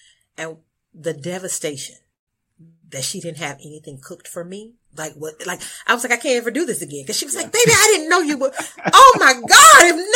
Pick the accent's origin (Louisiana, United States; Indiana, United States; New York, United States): Louisiana, United States; Some got lost in translation because I'm from Louisiana and I feel like we the blackity is black. Like from the Delta, from Louisiana, like we it.